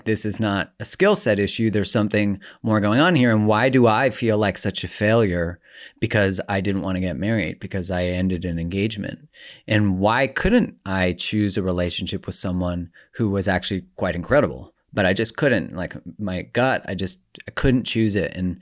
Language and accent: English; Canada; I grew up in Canada